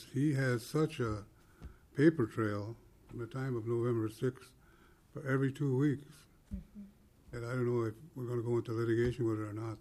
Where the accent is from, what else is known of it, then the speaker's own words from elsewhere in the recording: Barrington, Michigan, United States; I'm from Barrington, Michigan